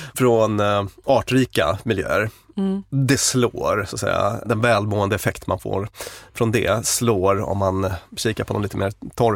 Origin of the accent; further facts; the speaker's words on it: Norrbotten County, Sweden; Jag kommer från Norrbotten då och har massa kompisar som liksom fotar där uppe